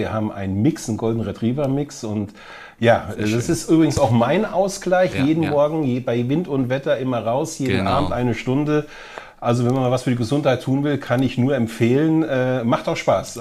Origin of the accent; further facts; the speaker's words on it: Dortmund, North Rhine-Westphalia, Germany; Selbst als Dortmunder